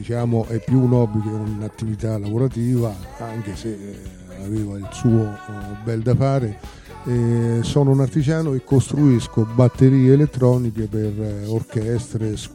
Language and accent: Italian; Fabriano, Marche, Italy; sono di Fabriano, in provincia di Ancona.